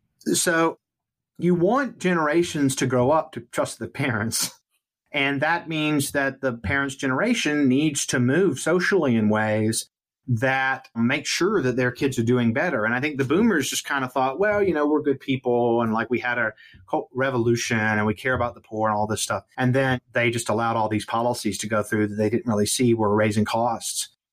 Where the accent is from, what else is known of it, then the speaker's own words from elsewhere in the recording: Fairhope, Alabama, United States; This even happened in my hometown in South Alabama, Fairhope, Alabama, where one of the city councilmen ran on a platform of preventing more unsightly housing from being built in my upper crust suburb of Mobile, Alabama.